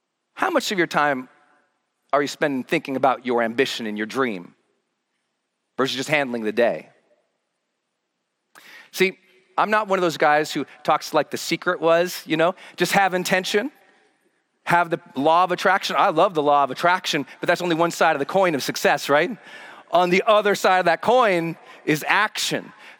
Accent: Montana, United States; because I grew up in towns in Montana where there wasn't two sides of the track. Our towns were so poor, there wasn't a track.

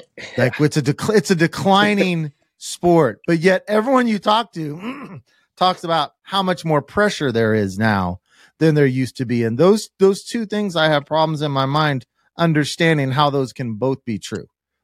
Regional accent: Kansas, United States; I'm from Kansas, and I've hunted Kansas, Nebraska, Missouri.

